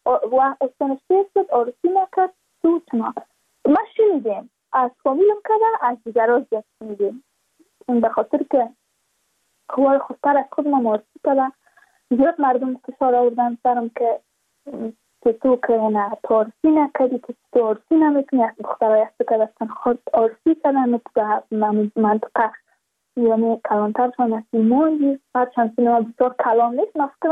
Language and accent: Persian; Badakhshan, Afghanistan; چون ما از بدخشان هستیم